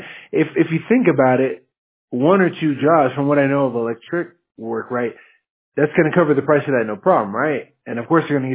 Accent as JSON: {"language": "English", "town": "Monroe", "region": "Washington", "country": "United States", "moved": "yes", "lives_now": "California, United States", "said": "I'm from Monroe. It's in Snohomish County."}